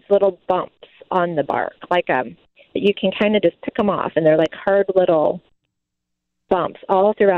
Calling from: Chesterfield, United States; I'm calling from Chesterfield, and I have a question.

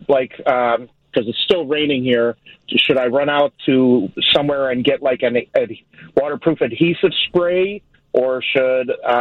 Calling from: Chicago, Illinois, United States; I'm calling from Chicago, but I live in unincorporated New Lenox.

